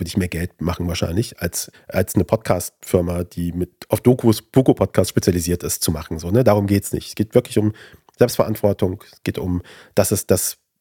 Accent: Afghanistan; now in Germany; Weil ich bin zugezogener, in Anführungszeichen, bin aus Afghanistan.

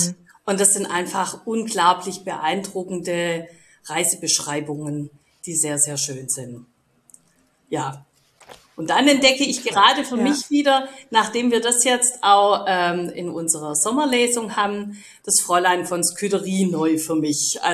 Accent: Stuttgart, Baden-Württemberg, Germany; als Stuttgarter entdeckt man da seinen Rosensteinpark nochmal aus einer ganz anderen Blickwinkel.

